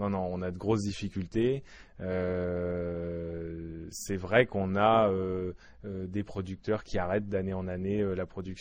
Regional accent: Hauts-de-France, France; les variétés, en tout cas qu'on produit chez moi en Picardie

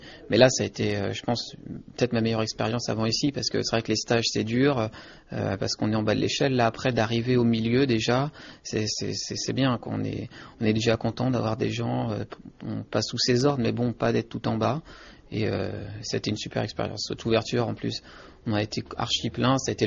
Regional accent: Paris, Île-de-France, France; born there; je suis à moitié de là-bas, mon frère est né là-bas, bon, moi je suis né à Paris

